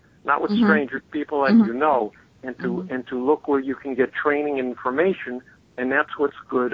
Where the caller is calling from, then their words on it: Florida, United States; I'm, calling from Florida.